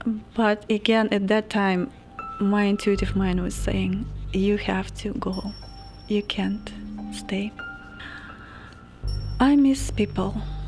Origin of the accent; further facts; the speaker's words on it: Siberia, Russia; English is a second language; Yes, I was born and I grew up in Siberia. It was a modern city